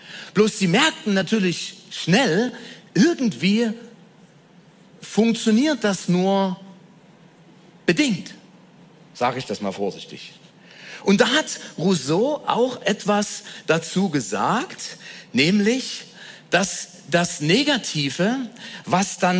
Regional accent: Germany; Ich bin in der DDR aufgewachsen

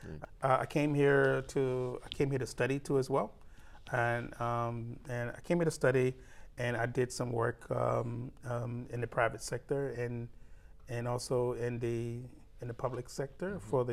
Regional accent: Richmond, Virginia, United States; I grew up in the Richmond area, Richmond and Petersburg area, most of my life.

